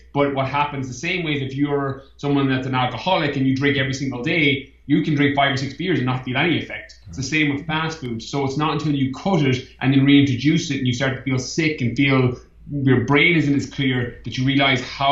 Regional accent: Ireland; I'm pure Irish on this one.

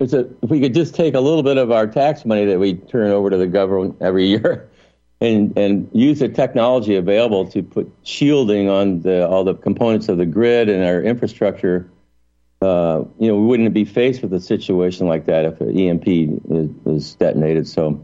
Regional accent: Missouri, United States; And I'm from Missouri, so, show me if I'm wrong.

